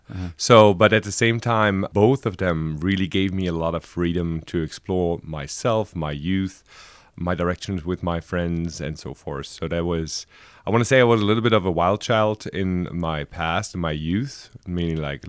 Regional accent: Frankfurt, Hesse, Germany; born there; English is a second language; moved away as an adult; also born or lived in Berlin; I was born in Frankfurt and I lived the last 10 years before I came here in Berlin. But most of the time between Frankfurt and a couple of other cities in Germany while I was in the military also.

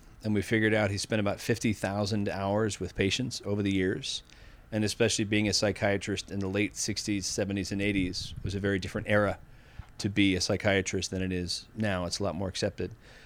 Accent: Needham, Massachusetts, United States; accent: Boston; I grew up in Needham, Massachusetts. If you want the Boston accent, I can do it for you.

